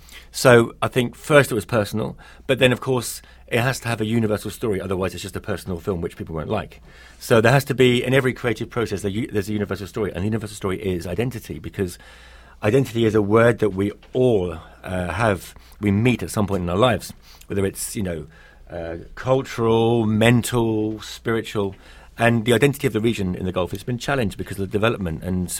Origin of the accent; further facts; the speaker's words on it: United Kingdom; I mean, as a Brit, it's like being in America. It's nothing like Britain.